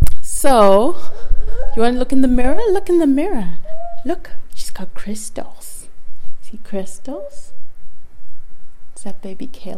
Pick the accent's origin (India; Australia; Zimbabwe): Zimbabwe; moved away as an adult; now in United States; I was born in Zimbabwe, and I lived there for the most part, with the exception of 3 years when my parents were going to graduate school in the States. I lived there until I was about 19, and then I came to the States to study